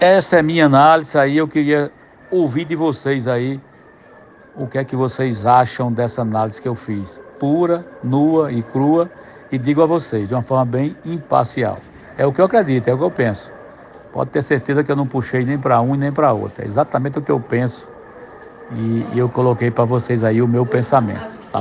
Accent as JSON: {"language": "Portuguese", "region": "Northeast Region", "country": "Brazil", "said": "E para presidente, eu sou nordestino."}